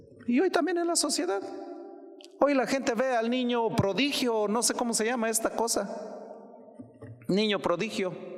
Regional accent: Guanajuato, Mexico; allá en el estado de Guanajuato, por allá por mi tierra.

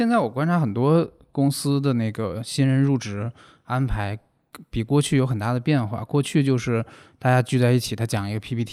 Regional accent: Hebei, China; 但是我是河北人，你看咱们两个名字至少前两个是一样的

